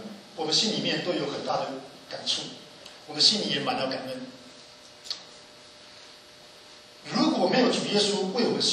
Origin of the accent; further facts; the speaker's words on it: Taiwan; moved away as an adult; now in United States; 我的证书我还在的，我从台湾搬来美国